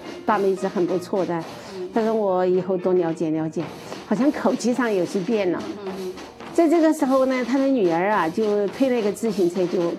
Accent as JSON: {"language": "Chinese", "region": "Chongqing", "country": "China", "lives_now": "Kunming, China", "said": "我是四川人，四川重庆人，在云南昆明工作。但是我年轻时候1964年在湖南住过一段时间，"}